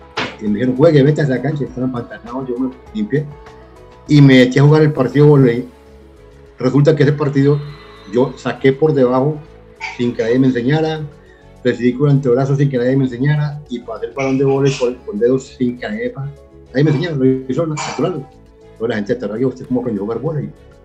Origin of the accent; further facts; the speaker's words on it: Pereira, Risaralda, Colombia; A ver, yo soy de Pereira, nací el 4 de octubre de 1955.